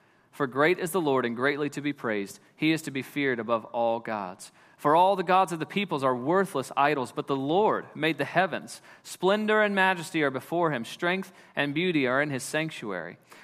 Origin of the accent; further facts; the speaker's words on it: the Ozarks, United States; Well, I grew up in the Ozarks learning to drive on those winding 55-mile-an-hour two-lane roads.